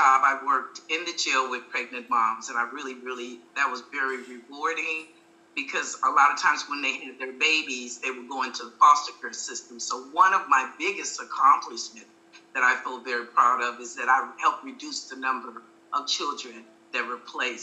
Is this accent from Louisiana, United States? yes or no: no; Oklahoma, United States; now in El Sobrante, United States; Yeah, so that's where I'm located at, but I'm originally from Oklahoma.